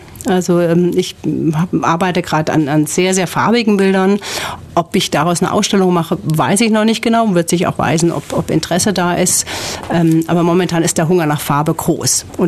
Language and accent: German; Hesse, Germany; in die Nähe meiner Heimat noch gehen, nach Wiesbaden.